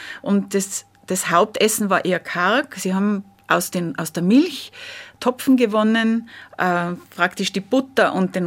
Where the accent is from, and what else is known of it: Innsbruck, Tyrol, Austria; born or raised there